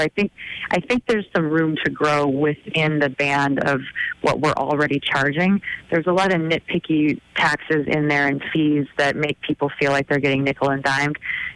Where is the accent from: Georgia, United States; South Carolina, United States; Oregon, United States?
Oregon, United States; I am from Oregon, and I have a lot of friends who live in Seattle and Portland and San Francisco.